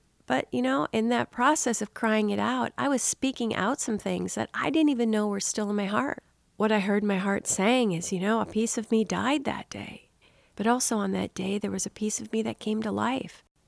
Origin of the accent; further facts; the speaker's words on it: Minnesota, United States; My parents have lived in Minnesota their whole life. I was born and raised in Minnesota.